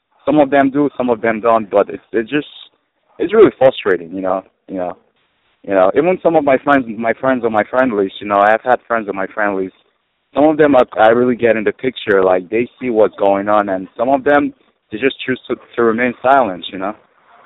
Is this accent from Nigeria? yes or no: yes; Nigeria; now in United States; I wasn't born in this country. I am black. I wasn't born in this country. I'm from Nigeria.